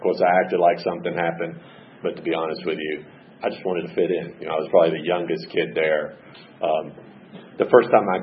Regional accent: Gainesville, United States; I grew up in Gainesville.

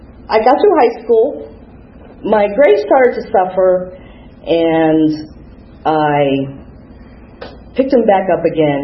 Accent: Miami, Florida, United States; It was a lot of fun growing up in Miami at that time.

